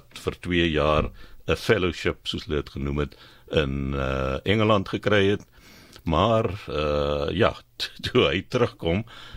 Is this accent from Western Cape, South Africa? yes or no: yes; Villiersdorp, Western Cape, South Africa; Ek kom van Villiersdorp af, so ek is een oud akadis, ek het daar gematriculeer